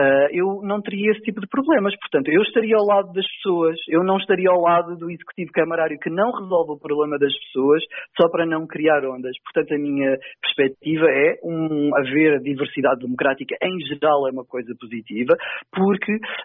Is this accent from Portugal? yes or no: yes; Quintães, Aveiro, Portugal; uma coisa que se está a passar literalmente na minha terra, que é Quintães